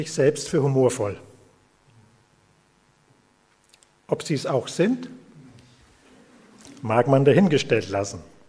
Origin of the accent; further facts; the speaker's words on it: Bayreuth, Bavaria, Germany; Ich komme aus Bayreuth, wie man mir vielleicht noch anhört